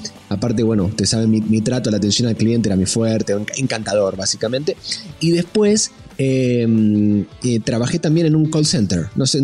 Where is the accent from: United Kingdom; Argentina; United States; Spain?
Argentina; Buenos Aires; born there; Yo nací en Buenos Aires, en Argentina.